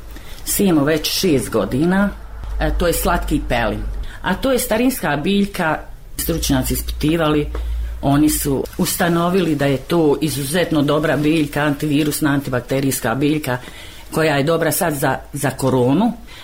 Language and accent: Bosnian; Olovo, Federation of Bosnia and Herzegovina, Bosnia & Herzegovina; Kod nas u Olovu je stvarno izuzetno čista priroda.